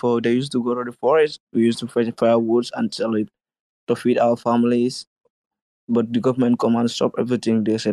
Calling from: Gambia; And I'm greeting from the Gambia, West Africa. … I'm so glad to be here.

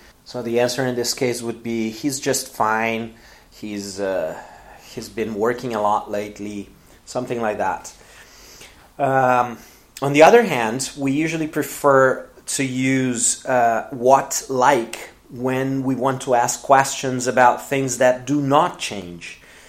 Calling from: Porto Alegre, Rio Grande do Sul, Brazil; English is a second language

